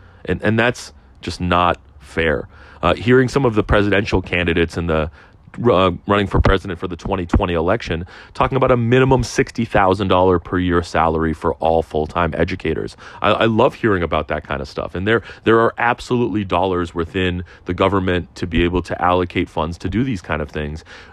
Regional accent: Boston, Massachusetts, United States; first language Russian; English is a second language; also born or lived in Soviet Union; as a kid growing up in Greater Boston, as an immigrant, as an English as a second language, you know, Russian was my primary language. I come from the former Soviet Union.

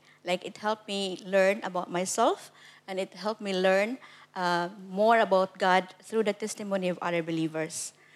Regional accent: Philippines; Okay, I'm from the Philippines.

